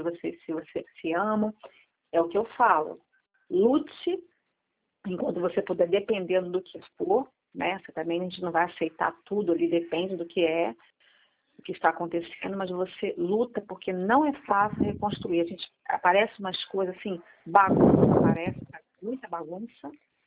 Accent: Rio de Janeiro, Brazil; eu fui criada no Rio, minha mãe me criou em casa de família.

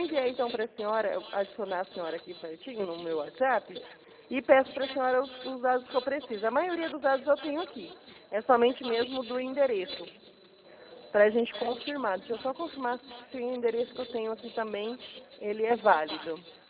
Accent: Presidente Prudente, São Paulo, Brazil; Eu sou aqui de Prudente mesmo, tá?

